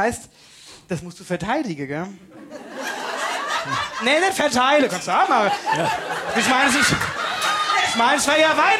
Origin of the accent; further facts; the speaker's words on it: Steinfurt, North Rhine-Westphalia, Germany; Steinfurt. Nachbargemeinde.